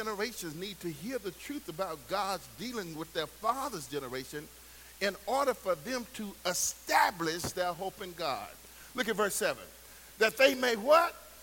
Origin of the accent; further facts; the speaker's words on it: Pine Bluff, Arkansas, United States; I was researching some information on Arkansas and discovered in Pine Bluff, Arkansas, my home city